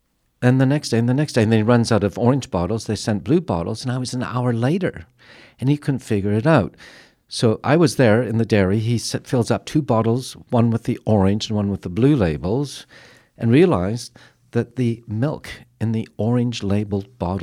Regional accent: Ontario, Canada; I grew up Amish outside Toronto here when I was a kid, and we had a dairy, Grove Dairy.

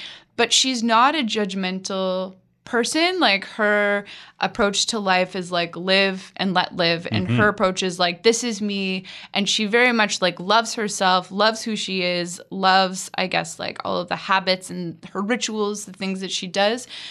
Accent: Penetanguishene, Ontario, Canada; accent: Franco-Ontarian; I grew up in Penetanguishene at a Francophone Ontarian school.

